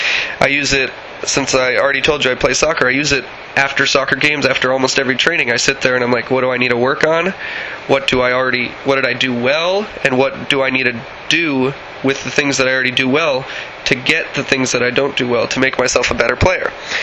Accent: Tempe, Arizona, United States; moved away as an adult; I was born in Tempe, Arizona.

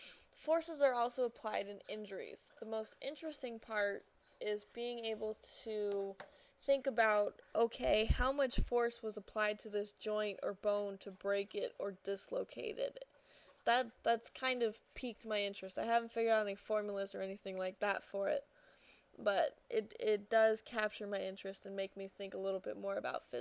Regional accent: Simi Valley, California, United States; I was born and raised in Simi Valley, California. I'm a transfer student, and this is my first semester at San Diego.

